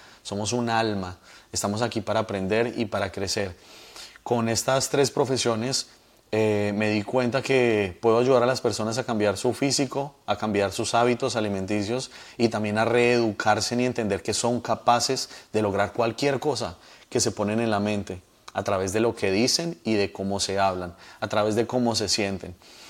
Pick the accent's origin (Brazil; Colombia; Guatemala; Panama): Colombia; now in Miami, United States; Yo soy colombiano, pero vivo en Estados Unidos, en Miami, desde hace 10 años.